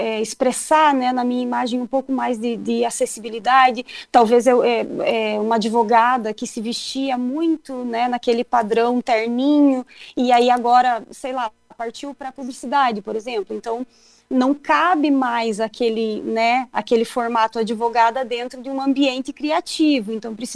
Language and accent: Portuguese; União da Vitória, Paraná, Brazil; also born or lived in Cuiabá / Curitiba; eu sou natural, né, de União da Vitória, nasci aí. Fui embora pequenininha também, fui para Cuiabá, mas voltei, voltamos, né? Dizem que quem bebe do Iguaçu, né, volta. Então... voltamos, aí eu, quando finalizei os estudos, aí logo me mudei para Curitiba